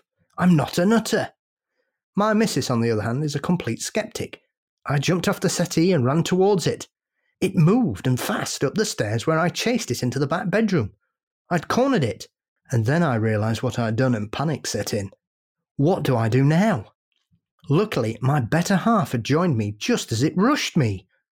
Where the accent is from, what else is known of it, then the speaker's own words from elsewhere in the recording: North West England, United Kingdom; Living in the UK and Paul being a Yorkshireman, I'm from the other side, Red Rose County